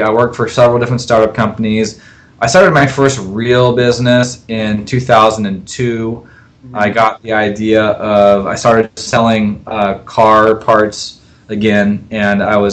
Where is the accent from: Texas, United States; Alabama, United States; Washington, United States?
Washington, United States; Seattle; I'm from Seattle originally, born and raised, go Hawks.